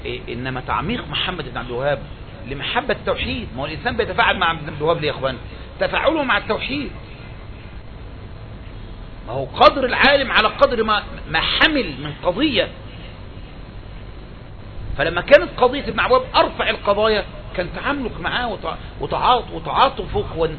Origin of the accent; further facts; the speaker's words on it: Egypt; واحنا مصريين